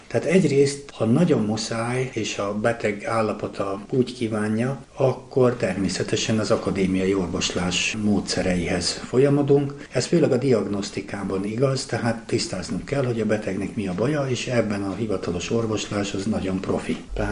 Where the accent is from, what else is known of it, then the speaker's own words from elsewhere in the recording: Budapest, Hungary; born there; és én már Budapesten születtem. De visszajártunk gyerekkoromtól fogva Erdélybe